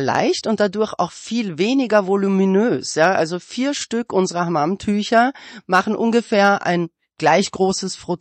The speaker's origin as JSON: {"language": "German", "country": "Turkey", "lives_now": "Germany", "said": "Naja, wir haben einen türkischen Background. Wir sind aus der Türkei, wir leben schon ewig hier, aber sind mit diesen Produkten quasi aufgewachsen."}